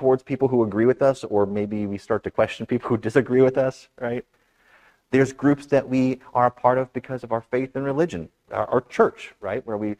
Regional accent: Oak Hill, West Virginia, United States; Last October, I had a chance to visit my hometown church down in Oak Hill, West Virginia, to preach for their homecoming service.

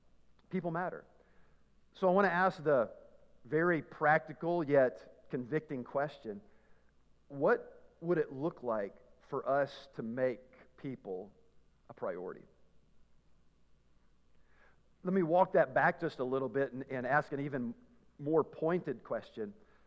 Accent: Tennessee, United States; I don't know. I'm from Tennessee. They didn't teach us that stuff, all right?

